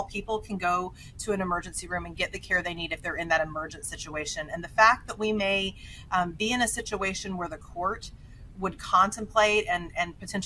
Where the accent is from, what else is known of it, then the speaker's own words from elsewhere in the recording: Texas, United States; federal protection that applies to all people doesn't apply to people in a state like Idaho or in my home state, like Texas, where we've also seen women like Kate Cox and others be denied the care they need.